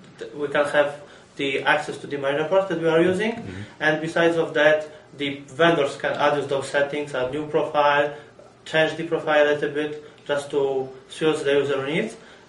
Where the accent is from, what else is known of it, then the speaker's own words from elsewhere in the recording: Poland; English is a second language; moved away as an adult; And I came from Poland, and I was studying at Wrocław University of Technology.